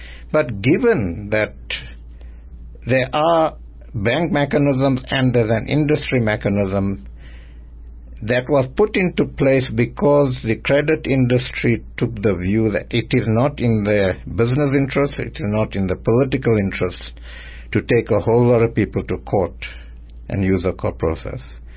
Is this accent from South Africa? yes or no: no; India; Just because I'm an Indian, you ask me about